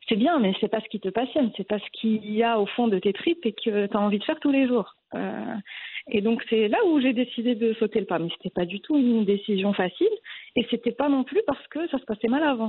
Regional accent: Morocco; moved away as an adult; now in France; Moi, j'ai grandi au Maroc. J'ai un parcours classique. Hein. J'ai eu mon bac au Maroc. Je suis partie faire mes études à Paris en télécommunication.

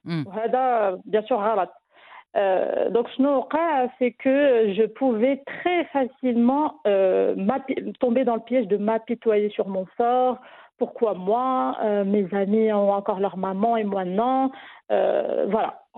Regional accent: Grand Est, France; moved away as an adult; also born or lived in United States; now in Morocco; je suis issue de la troisième génération des Marocains résidant en France. Je suis née en Champagne-Ardenne, j'ai grandi en France, j'ai fait toute ma scolarité du coup en France, puis aux États-Unis.

